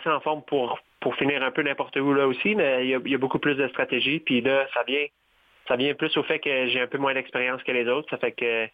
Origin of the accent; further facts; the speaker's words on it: Quispamsis, New Brunswick, Canada; Oui, ça fait que moi, je viens de Quispamsis, Nouveau-Brunswick.